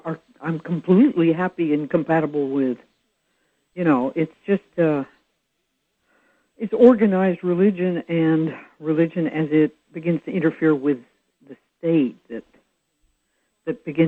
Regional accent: Berkeley, California, United States; In Berkeley, California. Home of irreligiosity.

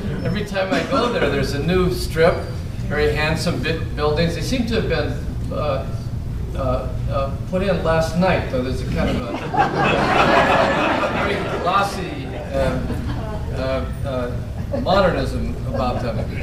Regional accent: Oconomowoc, Wisconsin, United States; I come from Oconomowoc.

